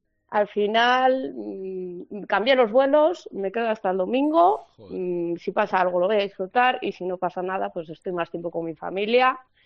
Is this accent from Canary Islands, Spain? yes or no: no; Bilbao, Basque Country, Spain; now in Germany; Cuando me preguntan de dónde soy, digo País Vasco, muchos me miran como, no sé de qué me estás hablando, y digo, Bilbao